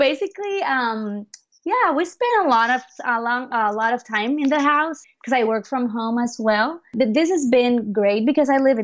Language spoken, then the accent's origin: English; Dominican Republic; now in Wake Forest, United States; Well, I am from the Dominican Republic. That's a beautiful island in the Caribbean.